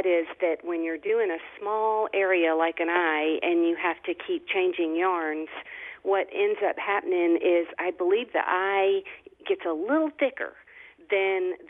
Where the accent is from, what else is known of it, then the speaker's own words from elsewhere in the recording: Rome, Georgia, United States; now in Birmingham, United States; which is halfway between my hometown of Rome and where I live now, which is Birmingham.